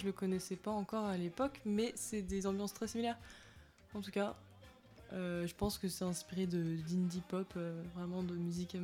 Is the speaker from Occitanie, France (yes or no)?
no; Brittany, France; also born or lived in Conflans-Sainte-Honorine, France; Mais j'ai grandi dans la forêt de Brocéliande, ça c'est plus fun.